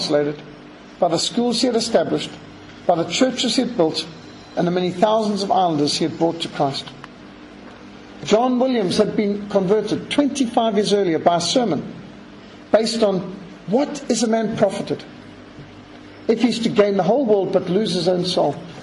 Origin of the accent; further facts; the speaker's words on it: Bulawayo, Zimbabwe; the Matabele, who I grew up amongst in Bulawayo and Matabele land, Zimbabwe.